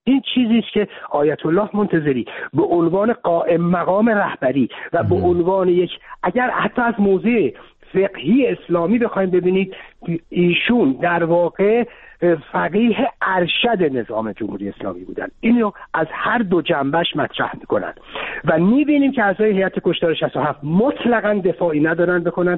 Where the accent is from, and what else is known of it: Iran